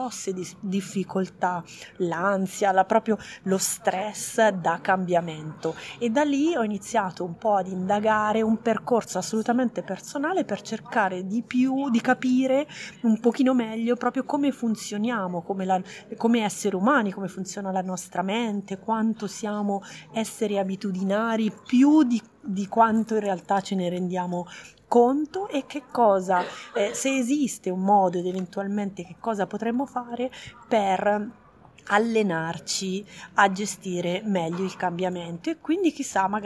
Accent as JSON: {"language": "Italian", "region": "Marche", "country": "Italy", "also_born_or_lived": "Milan", "moved": "yes", "lives_now": "New York, United States", "said": "Mi sono trasferita dalle Marche a Milano e poi da Milano a New York"}